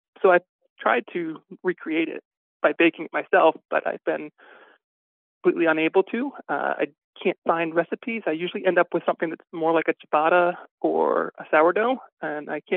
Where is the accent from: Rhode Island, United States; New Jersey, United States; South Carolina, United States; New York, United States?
Rhode Island, United States; now in Vermont, United States; I'm currently in Vermont, but I grew up in Rhode Island.